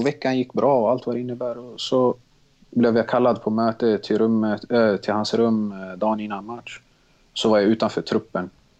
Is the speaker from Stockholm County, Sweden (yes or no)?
yes; Stockholm, Stockholm County, Sweden; Jag är uppvuxen i Tensta, flyttade när jag var 6 år till Mälarhöjden, Bredäng.